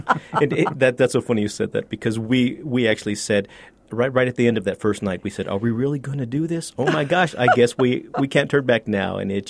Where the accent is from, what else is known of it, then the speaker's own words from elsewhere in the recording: Southwest, United States; But Algernon, since we're both from the Southwest, he was trying to find some kind of music, some sound that was a little more relevant to where we are.